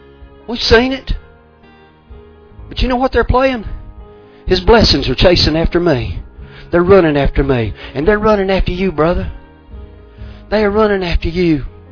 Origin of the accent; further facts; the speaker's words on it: United States; He grew up in California. I grew up in Harrison County, man. I don't think he had a leg up on me.